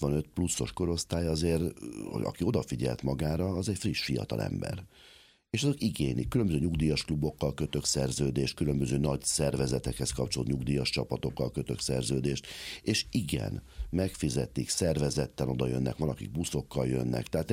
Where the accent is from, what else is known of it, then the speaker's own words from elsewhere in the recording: Hungary; és hát magyar vagyok, magyarnak munkát kell biztosítani.